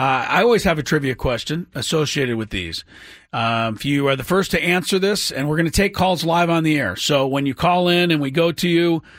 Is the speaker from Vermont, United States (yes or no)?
no; Beverly Hills, California, United States; Do you think I think I'm better than you because I grew up in Beverly Hills?